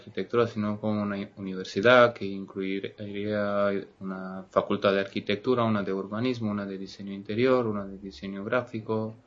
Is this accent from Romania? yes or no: yes; Bucharest, Romania; Spanish is a second language; moved away as an adult; Sí, soy de Bucarest. Conozco Rumanía como turista. Bien, soy bucarestino 100%.